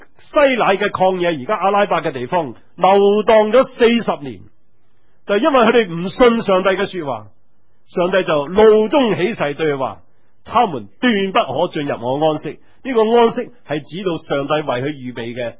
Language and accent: Cantonese; Hong Kong; 话我哋香港人，如果我用一个比喻，大家会明白